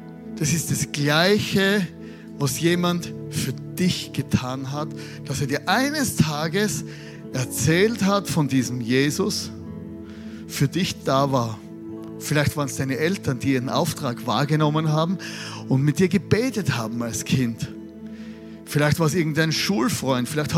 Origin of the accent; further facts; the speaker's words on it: Styria, Austria; Ich komme ja aus der Südsteiermark.